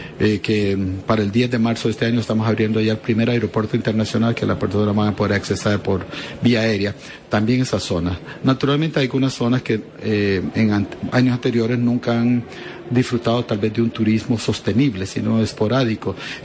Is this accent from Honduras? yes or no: yes; Honduras; pero la cantidad de reservas forestales que tenemos en Honduras es el 27% del territorio nacional de Honduras es reserva forestal.